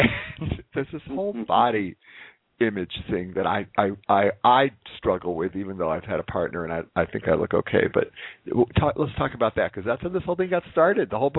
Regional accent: Kansas City, Missouri, United States; when I lived back in, I'm from Kansas City, I lived there for 30 years

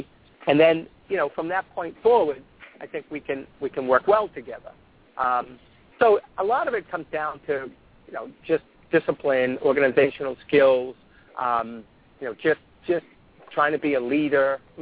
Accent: Medford, Massachusetts, United States; My colleagues convinced me to open up an athletic footwear and clothing store in my hometown of Medford, Mass., where I finished.

